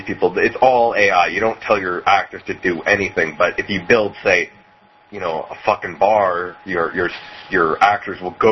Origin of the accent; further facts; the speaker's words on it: Canada; Well, I'm Canadian.